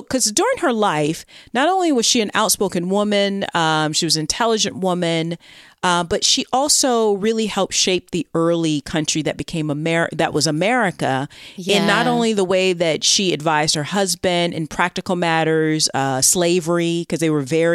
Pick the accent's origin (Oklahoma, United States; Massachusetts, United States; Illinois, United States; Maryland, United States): Massachusetts, United States; Like, I mean, I'm from Massachusetts, but like, what the hell is going on here?